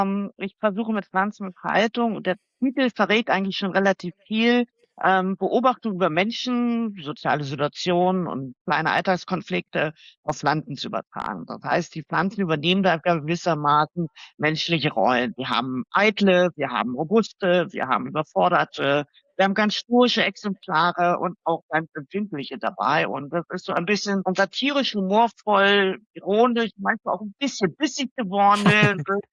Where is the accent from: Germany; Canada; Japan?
Germany; East Germany; Ich sage und schreibe gerne, ich bin im Osten aufgewachsen. Ne? Ja. Auch wenn ich beim Mauerfall erst 5 Jahre alt war.